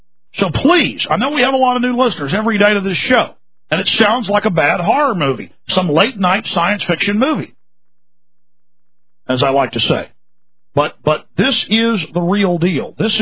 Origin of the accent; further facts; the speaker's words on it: Dallas, Texas, United States; No, I'm from Dallas, Texas.